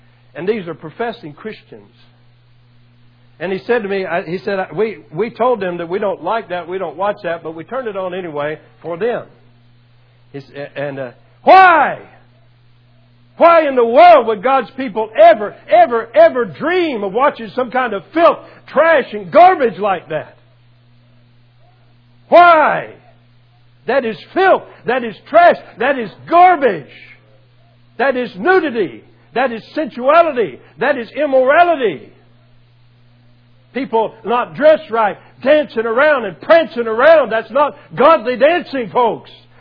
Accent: Florida, United States; I'm from Florida, the land of the snowbirds, they call them.

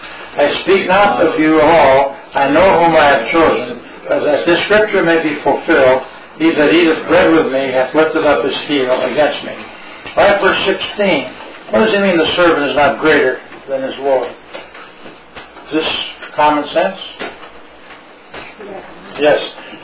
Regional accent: Missouri, United States; See, I'm from Missouri. See, I want to see. You show me.

